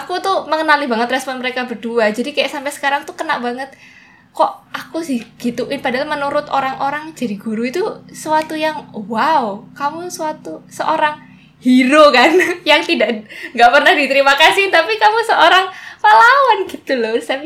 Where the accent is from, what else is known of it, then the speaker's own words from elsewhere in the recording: Purbalingga, Central Java, Indonesia; Di daerah asalku, aku dari Jawa Tengah dan dari Purbalingga.